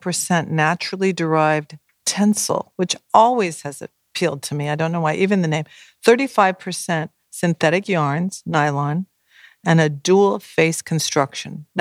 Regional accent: Ohio, United States; I'm from Ohio, but I never tell anybody.

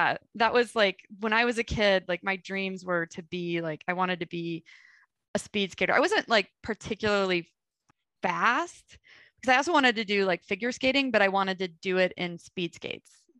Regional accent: Des Moines, Iowa, United States; growing up in Des Moines, there weren't a lot of like, there's not a lot of farm, you know, like we're like I'm in the, it's the city.

